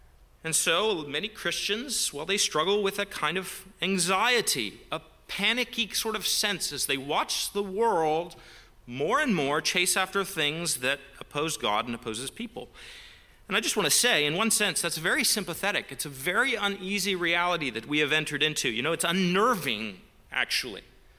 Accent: Canada; It's unnerving to think that in my home country, in Canada

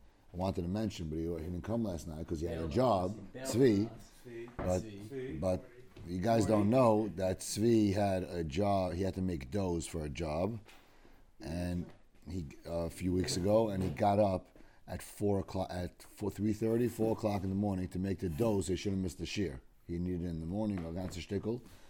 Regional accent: Lakewood, New Jersey, United States; You couldn't, when we grew up in Lakewood

